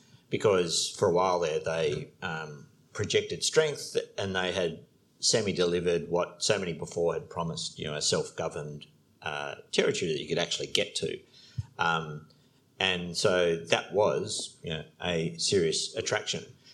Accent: Australia; as a person born and raised in Australia, like most people, I can just not contemplate anybody talking in that way.

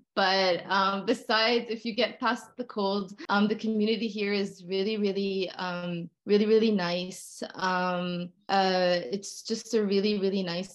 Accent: Hamilton, Ontario, Canada; now in Oakville, Canada; I grew up in Hamilton and then now I'm in Oakville.

